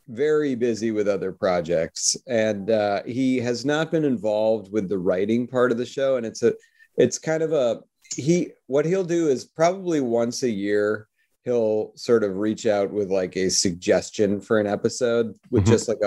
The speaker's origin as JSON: {"language": "English", "region": "Massachusetts", "country": "United States", "tie": "born or raised there", "said": "And growing up in the Boston area, it's like it comes much more naturally, you know."}